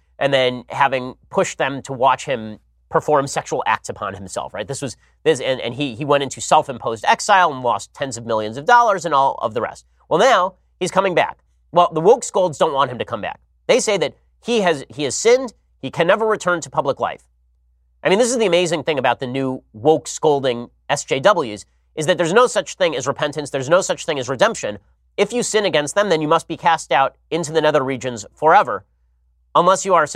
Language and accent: English; California, United States; So Jerry Brown is doddering around here in my home state, and he says that climate change is as devastating as the Nazis to humanity, which comes as a shock to my people.